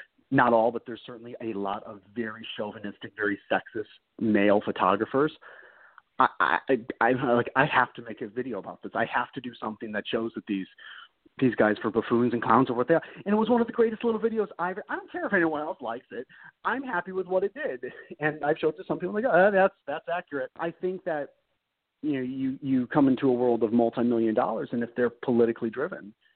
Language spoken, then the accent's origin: English; Chicago, Illinois, United States; I'm from Chicago. It was a big deal when Spike Lee made Chirac